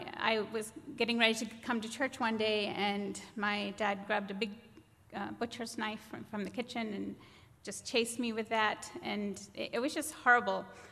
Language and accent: English; United States; So being an American, I was sent to see if I could get my visa